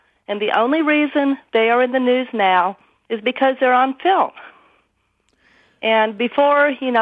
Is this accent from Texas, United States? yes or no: yes; Austin, Texas, United States; I'm a white 57-year-old woman from Austin, Texas. I'm a native Austinite. I grew up in the South.